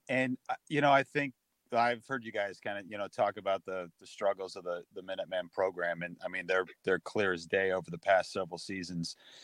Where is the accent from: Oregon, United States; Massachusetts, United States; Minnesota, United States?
Massachusetts, United States; I mean, I grew up in Western Massachusetts, you know, refuse to lose in the mid 90s was the slogan in these parts.